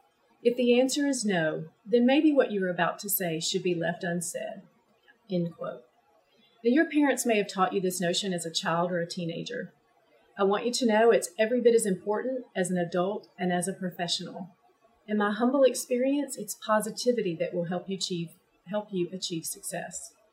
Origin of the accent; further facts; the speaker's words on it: Tennessee, United States; I grew up in Tennessee in a middle-class family. As we've already established, I graduated from Tennessee Tech.